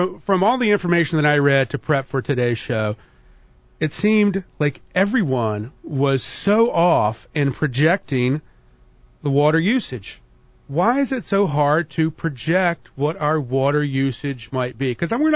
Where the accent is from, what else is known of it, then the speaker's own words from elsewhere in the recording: Chesapeake Bay, United States; I grew up on the Chesapeake Bay, and we had a little cove, and that silted in so that we had to move the dock where the boat was to another area.